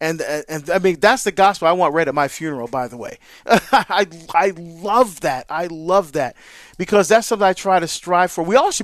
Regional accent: Hillside, New Jersey, United States; I am, my friend. I am. Went to Christ the King High School and Parish.

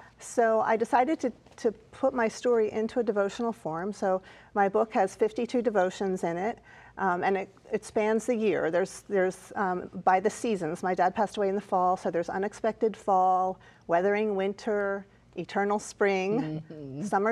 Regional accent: Pennsylvania, United States; Oh, well, I'm from the Philly suburbs, and God's always doing amazing things in all of our lives

